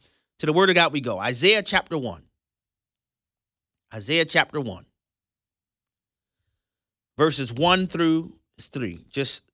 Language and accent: English; New Orleans, Louisiana, United States; I can tell you very plainly from growing up in New Orleans, Louisiana, where we have centuries of Democrat government rule